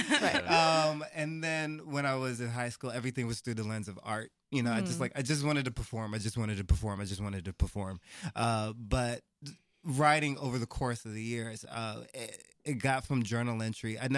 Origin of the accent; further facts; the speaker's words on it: Brooklyn, New York, United States; also born or lived in Atlanta; I'm from Brooklyn, but we were living in Atlanta.